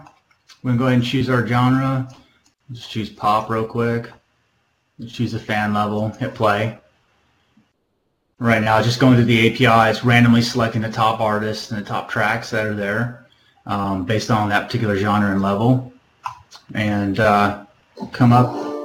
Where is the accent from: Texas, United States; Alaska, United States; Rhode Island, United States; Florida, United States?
Florida, United States; DeLand; I'm just north of Orlando, from a town in just north of Orlando called DeLand. Just writing some code here in Central Flo